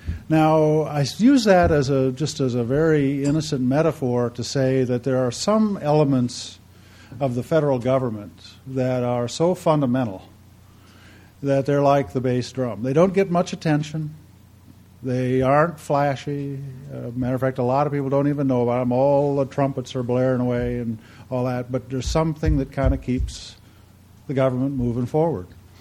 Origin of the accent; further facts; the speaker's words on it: Clark, South Dakota, United States; I grew up in a very little town called Clark, South Dakota, and was in the marching band.